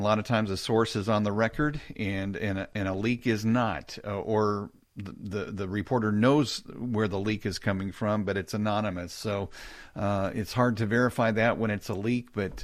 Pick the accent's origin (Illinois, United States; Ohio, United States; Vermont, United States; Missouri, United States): Missouri, United States; Let's go to Jennifer in Missouri, the Show Me State, my home state.